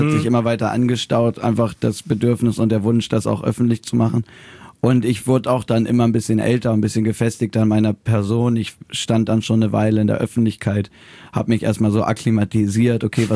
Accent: Hamburg, Germany; born there; dass ich halt einfach ein Dorfkind bin. Ich bin in Hamburg geboren, aber bin dann... Ab der fünften Klasse habe ich in einem ganz kleinen Dorf gewohnt

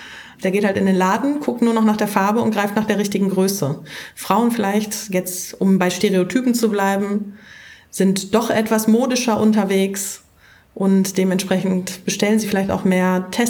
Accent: Dortmund, North Rhine-Westphalia, Germany; als Dortmunder

